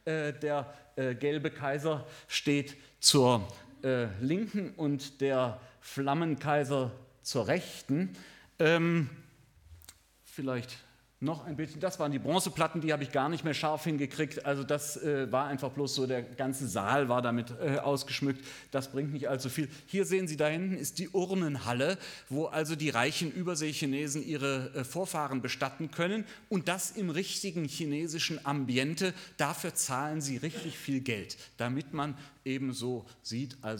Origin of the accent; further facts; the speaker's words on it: West Germany, Germany; Und die Fahrt vom Flughafen in die Stadt kam mir als Wessi vor wie eine Reise durch eine Filmkulisse aus den 40er oder 50er Jahren.